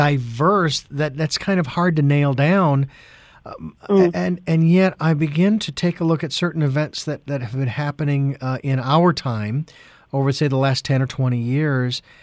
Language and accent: English; Phoenix, Arizona, United States; I have had the privilege of going from Phoenix, my hometown, to Ireland twice and loved it.